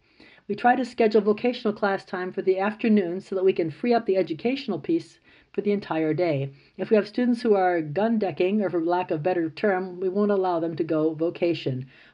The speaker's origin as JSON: {"language": "English", "town": "Los Angeles", "region": "California", "country": "United States", "said": "I'm originally from Los Angeles."}